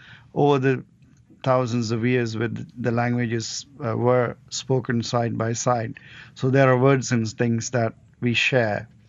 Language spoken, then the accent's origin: English; Colombo, Western Province, Sri Lanka; I grew up in Sri Lanka, in the capital, Colombo. I had Tamil friends and I grew up with them